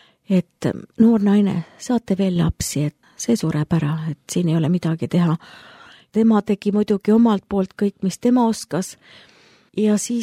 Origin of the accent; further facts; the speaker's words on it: Paide, Järva County, Estonia; born there; Jah, sündisin Paides.